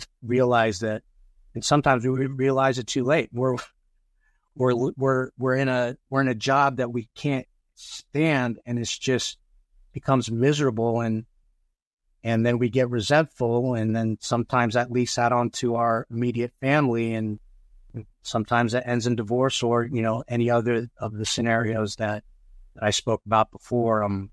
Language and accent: English; Philippines; especially coming and wearing the lens of being Filipino, you start to see a lot of the generational patterns that exist